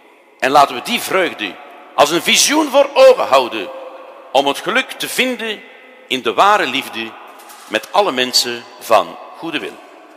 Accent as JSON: {"language": "Dutch", "region": "Flanders", "country": "Belgium", "said": "ik moet u zeggen, ik ben ook Vlaming en ik ben fier op mijn eigen cultuur."}